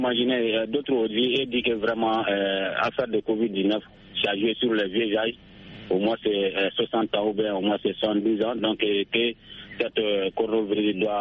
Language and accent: French; Sounikeni, Mali; et nos millions d'auditeurs depuis dans mon village natal à Sounikeni